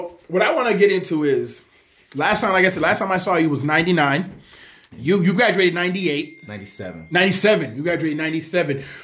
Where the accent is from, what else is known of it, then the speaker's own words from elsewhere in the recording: New York, United States; New Yorker too.